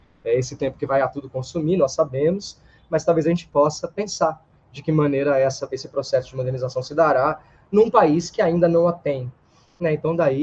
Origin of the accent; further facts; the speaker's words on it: Minas Gerais, Brazil; Eu sou de Minas, mas.